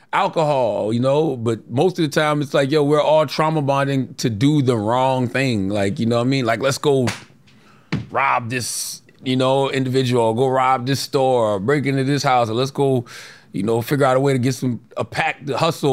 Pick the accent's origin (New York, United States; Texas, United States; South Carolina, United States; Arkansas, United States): South Carolina, United States; Moncks Corner; It's a just right level of ease that growing up in Monk's Corner gave me